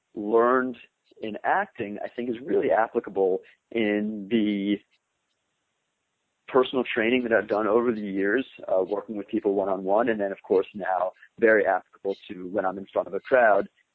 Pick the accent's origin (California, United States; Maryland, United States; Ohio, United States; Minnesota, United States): Maryland, United States; now in Brooklyn, United States; I grew up just outside Washington, D.C. in Maryland.